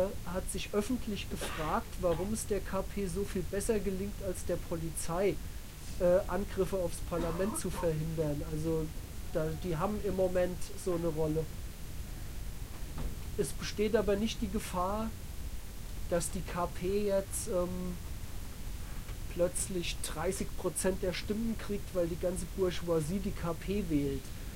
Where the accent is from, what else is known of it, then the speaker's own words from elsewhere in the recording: Germany; Es ist aber nicht so, dass jetzt zum Beispiel ich als Deutscher in Griechenland ständig dumm angemacht werde